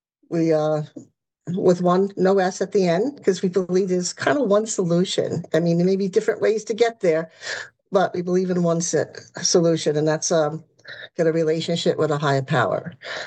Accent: Brooklyn, New York, United States; I was born and raised in Brooklyn. And in 2008, it's actually 2006, I moved to Staten Island, which is just a hop, skip, and a jump over a bridge.

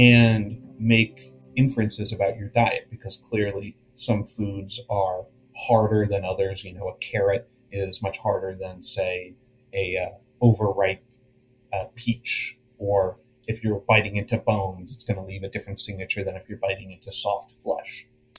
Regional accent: Stamford, Connecticut, United States; now in New Jersey, United States; I grew up in Stamford, Connecticut, and there really are not a lot of publicly accessible fossil sites.

